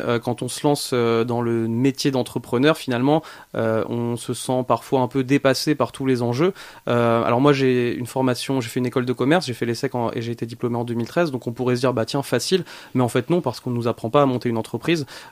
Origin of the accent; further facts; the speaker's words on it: Pontoise, Île-de-France, France; je suis rentré vivre chez mes parents, donc vers Pontoise, là où j'ai grandi.